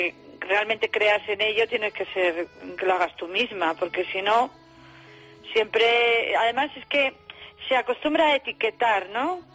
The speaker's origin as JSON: {"language": "Spanish", "region": "Basque Country", "country": "Spain", "said": "yo soy vasca y eso me sale por los cuatro costados también. Mi vena vasca."}